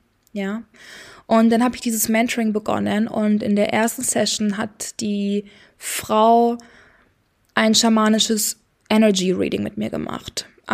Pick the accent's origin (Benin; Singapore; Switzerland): Singapore; also born or lived in Spain; weil ich mit meiner Familie so oft umgezogen bin. Ich bin teilweise in Singapur, in Spanien aufgewachsen.